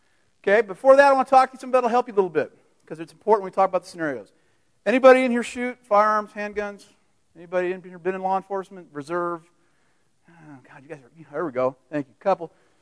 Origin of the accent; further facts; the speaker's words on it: Seattle, Washington, United States; Okay, I grew up in Seattle. I worked in the Seattle area law enforcement for 22 some odd years.